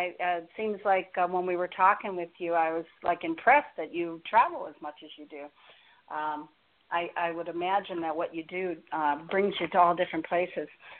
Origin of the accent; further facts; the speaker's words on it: Chicago, Illinois, United States; Oh, really? Well, I'm from Chicago, so I think that's pretty cool.